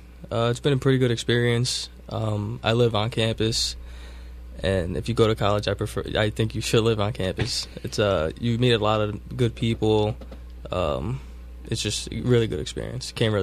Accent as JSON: {"language": "English", "town": "Linden", "region": "New Jersey", "country": "United States", "tie": "born or raised there", "said": "Yeah, I'm from Linden, New Jersey. Pretty much born and raised there for, 21 years now."}